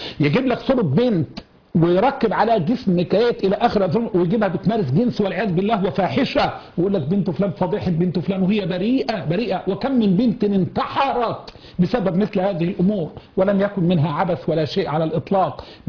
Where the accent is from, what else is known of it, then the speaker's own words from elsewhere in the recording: Egypt; بلهجتنا المصرية